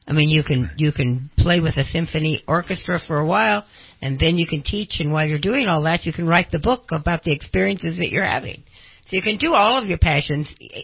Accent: Twin Falls, Idaho, United States; Oh, right down the street. I'm from Twin Falls.

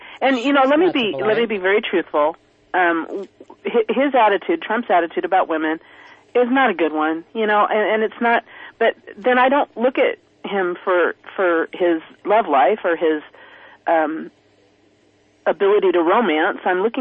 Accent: California, United States; now in Oregon, United States; I'm a recovering Californian. I moved from California in early 2000s and got very active about 3 years ago in the Patriot movement here in Oregon

